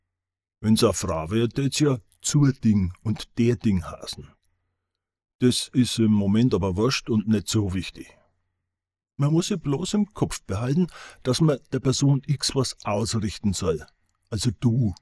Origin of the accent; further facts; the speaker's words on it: Bavaria, Germany; accent: Franconian; Ich hab's ja schon eingangs gesagt, dass unser fränkischer Dialekt da schon ganz fein unterscheidet